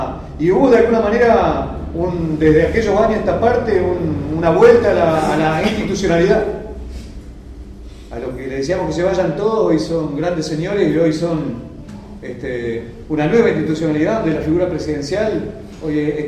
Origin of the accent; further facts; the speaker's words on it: Neuquén, Argentina; soy obrero de Sanón, vengo de Neuquén.